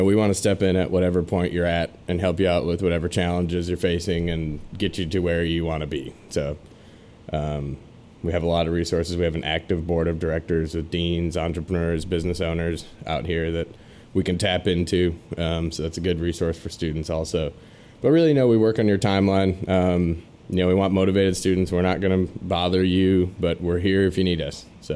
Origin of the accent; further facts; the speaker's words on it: Michigan, United States; I'm originally from Michigan, from Northern Michigan.